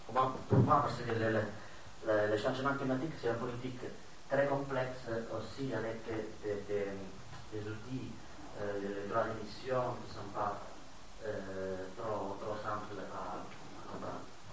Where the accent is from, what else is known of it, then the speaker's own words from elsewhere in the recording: Italy; si dans mon pays d'origine, Eni achète chez Gazprom en grande quantité, comme Eni c'est l'opérateur fournisseur de gaz en Italie